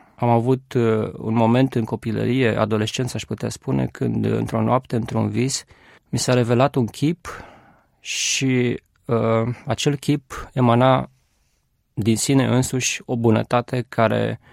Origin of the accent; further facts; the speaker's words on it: Constanța, Constanța County, Romania; born there; născut sunt în localitatea Constanța, pe malul Mării, o localitate foarte frumoasă, și provin dintr-o familie creștină, ortodoxă.